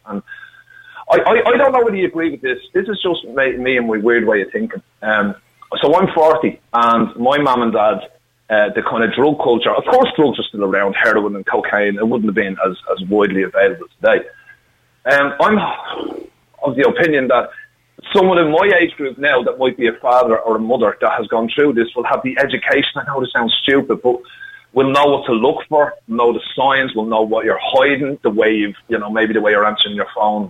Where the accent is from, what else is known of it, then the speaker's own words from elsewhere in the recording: Finglas, County Dublin, Ireland; I'm from Finglas. My mum's from Glasgow.